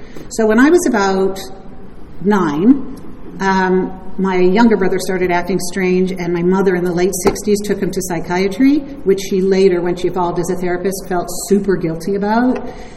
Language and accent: English; Detroit, Michigan, United States; born there; I was born in Detroit. I have an older and younger brother.